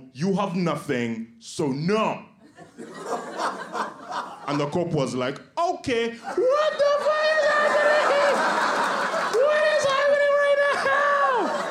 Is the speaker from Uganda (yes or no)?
yes; Uganda; I grew up in East Africa. I have a healthy fear of any sort of authority, especially the police.